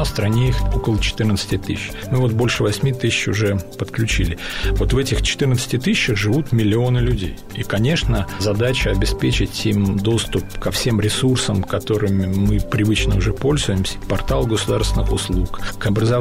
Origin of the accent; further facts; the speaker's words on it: Saint Petersburg, Russia; Я рад, что в моем родном городе используются такие современные решения.